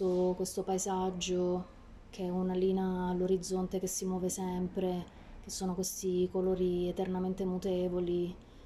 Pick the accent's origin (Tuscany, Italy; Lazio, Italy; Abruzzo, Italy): Abruzzo, Italy; Francavilla al Mare; sono originaria di Francavilla Foro e mi piace specificarlo perché penso che in quella zona sia proprio diversa anche da Francavilla stessa